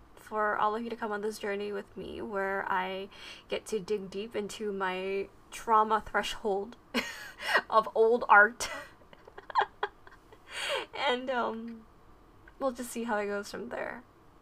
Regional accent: Malaysia; I'm a Malaysian office lady by day

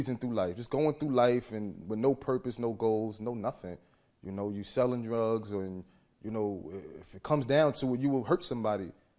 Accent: Brooklyn, New York, United States; I grew up in Brownsville section of Brooklyn. This is a bad neighborhood.

